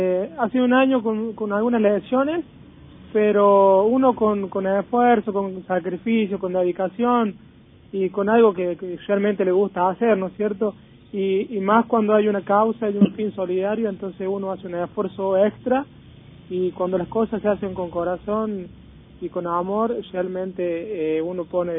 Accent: Villa del Totoral, Córdoba, Argentina; cuando realicé el desafío desde Villa del Totoral, junté alrededor de casi 500 chicos acá en mi pueblo

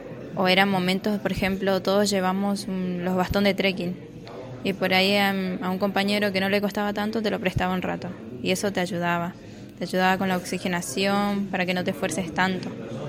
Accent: Las Lomitas, Formosa, Argentina; yo soy de Formosa, pero del interior de Formosa, un pueblo que se llama Las Lomitas, y es totalmente llano, o sea, montaña, ni cerro, ni un pequeño cerro, nada.

